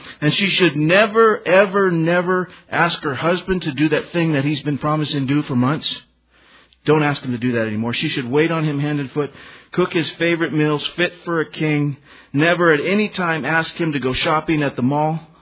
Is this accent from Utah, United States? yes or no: no; Livermore, California, United States; And you may have known I'm from the San Francisco East Bay area, Livermore, and been there 3 years, and it's completely foreign to me, but I'm getting used to it.